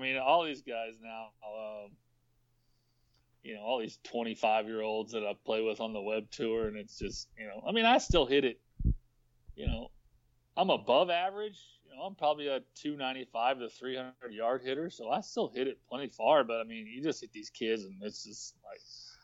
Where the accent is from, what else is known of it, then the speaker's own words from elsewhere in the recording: Texas, United States; I'm actually from the suburbs. Oh. I live in a town called Rockwall, so just east of town.